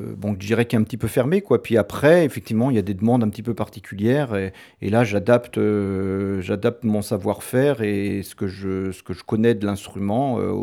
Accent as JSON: {"language": "French", "region": "Brittany", "country": "France", "also_born_or_lived": "South of France", "said": "j'ai commencé dans le sud de la France, après je me suis expatrié, enfin ou revenu plutôt dans ma région d'origine qui est la Bretagne, pour m'installer à Rennes, et du centre de Rennes, je suis venu m'installer à la campagne, à Cugain, en 98."}